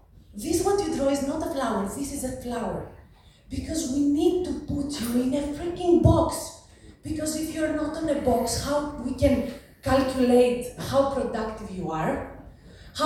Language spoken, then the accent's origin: English; Greece; English is a second language; I'm from Greece. You know Greece, this shitty economic situation in the past a million years.